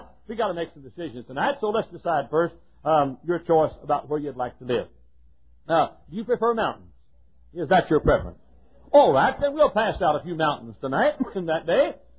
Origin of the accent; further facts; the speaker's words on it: Texas, United States; I myself, growing up in Texas, if I lived in the mountains, I'd be a little stifled.